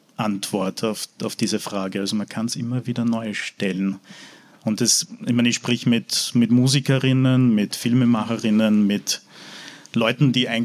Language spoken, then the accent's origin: German; Carinthia, Austria; ich komme ja eigentlich aus Kärnten und da ist Eishockey so ein großes Thema